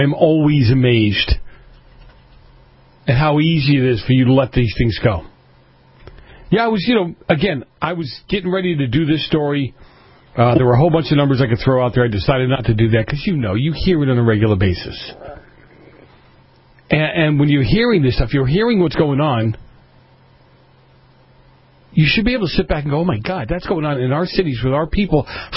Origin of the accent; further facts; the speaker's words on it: Massachusetts, United States; this is happening in my home state of Massachusetts, where the whacktoids reign supreme.